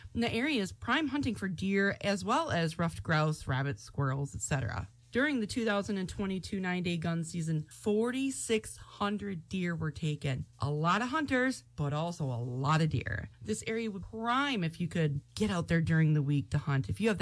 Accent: Milwaukee, Wisconsin, United States; Growing up, and despite being born and raised in Milwaukee, we spent lots of time hunting the Stevens Point area.

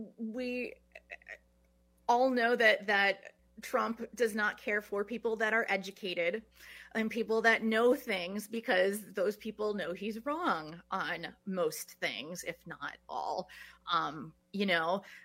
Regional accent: Madison, Wisconsin, United States; My dad grew up on the Stockbridge Reservation, and I grew up in Madison. So that's away from those communities.

